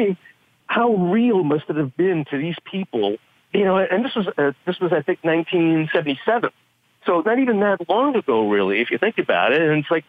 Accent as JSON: {"language": "English", "country": "Canada", "said": "I'm Canadian."}